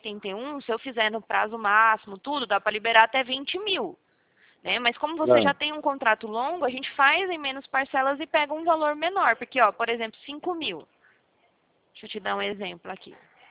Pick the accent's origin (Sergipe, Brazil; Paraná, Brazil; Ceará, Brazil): Paraná, Brazil; Prudentópolis; Eu sou de lá, na verdade, né? Só que eu trabalho aqui em São Paulo